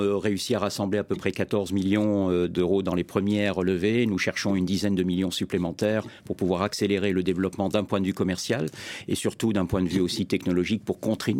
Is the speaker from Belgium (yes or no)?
no; France; est intégré, je dirais, dans la nature de notre nationalité en tant que Français.